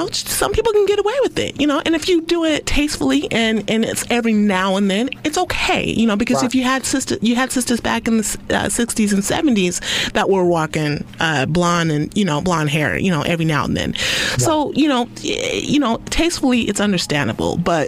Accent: Salt Lake City, Utah, United States; I'm from Salt Lake City, Utah. Originally, yeah. grew that's where I grew up

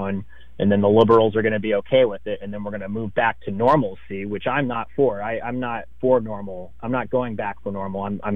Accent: Arizona, United States; I grew up in Arizona. I am Latino, of Latino descent, Mexican, Native American heritage.

